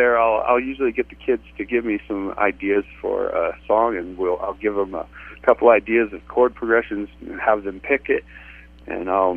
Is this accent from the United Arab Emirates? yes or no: no; Guthrie Center, Iowa, United States; Yes, I grew up in Guthrie Center, Iowa.